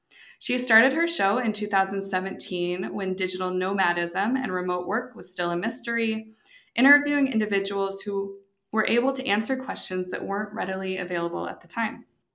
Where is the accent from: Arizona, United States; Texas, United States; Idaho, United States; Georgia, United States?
Idaho, United States; So I'm from Idaho. My community is very wealthy, very white.